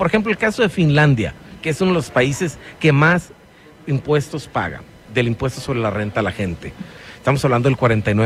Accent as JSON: {"language": "Spanish", "country": "Mexico", "said": "la respuesta somos los mexicanos"}